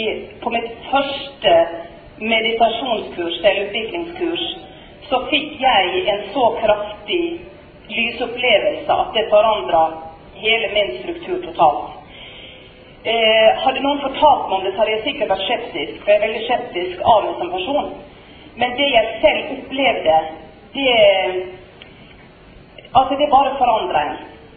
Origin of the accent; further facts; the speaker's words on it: Western Norway, Norway; born there; Det var andre juledag, og jeg er født på Vestlandet, vi skulle på juletrefest.